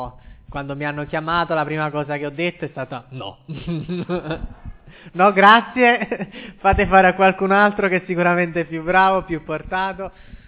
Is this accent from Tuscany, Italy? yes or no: no; Naples, Campania, Italy; now in Turin, Italy; vengo da Napoli, ma vivo a Torino perché è un bel giorno.